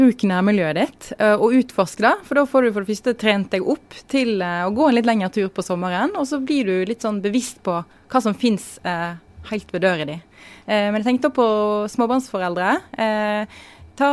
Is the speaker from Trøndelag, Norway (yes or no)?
no; Voss, Vestland, Norway; jeg husker spesielt godt en tur i mitt heimområde. Jeg er fra Voss